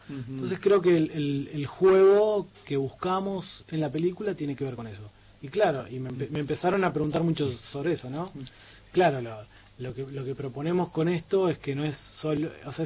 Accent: Argentina

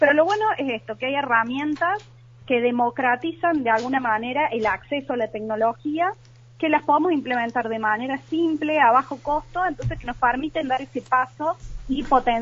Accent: Córdoba, Argentina; como verán por mi tonada, tiene base en Córdoba

